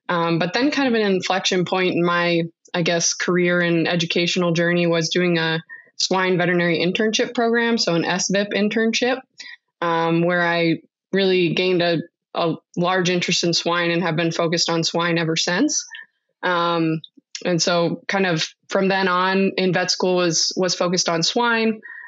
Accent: Iowa, United States; So I grew up in North Central Iowa. Have been interested in agriculture from a young age, was very involved in 4-H and showing horses growing up.

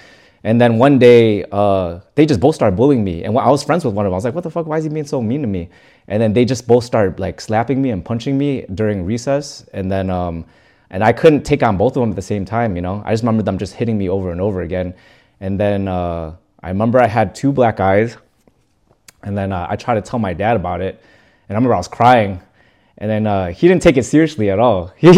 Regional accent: Chicago, Illinois, United States; Yeah, I was born in Chicago.

